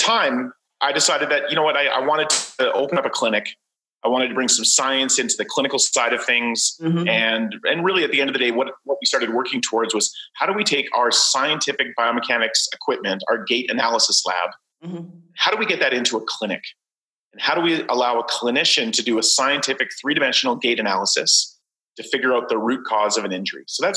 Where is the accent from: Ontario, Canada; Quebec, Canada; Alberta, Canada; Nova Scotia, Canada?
Alberta, Canada; Calgary; Yeah, I'm 48 years old. I was born in Calgary, Alberta, Canada. And I live in Calgary, Alberta, Canada. I'm fortunate enough to be back in my hometown.